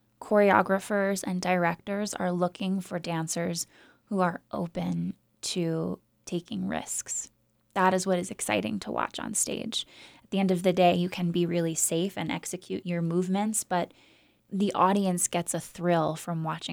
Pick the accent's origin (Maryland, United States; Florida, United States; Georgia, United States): Georgia, United States; Atlanta; I grew up in Atlanta, Georgia, studying modern dance from the age of 7